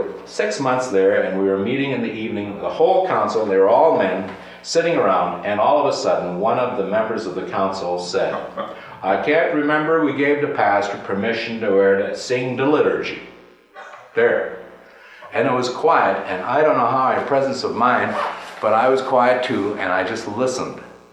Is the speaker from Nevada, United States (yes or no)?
no; Waterloo, Iowa, United States; I'm from Waterloo, Iowa. We don't know how it goes in South Dakota.